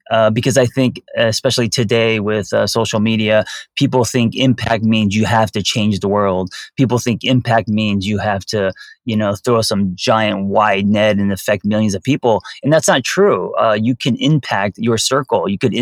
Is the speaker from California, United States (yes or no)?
yes; Los Angeles, California, United States; I don't want to blame it on me growing up in Los Angeles, but I'm definitely a lot more materialistic than Noel.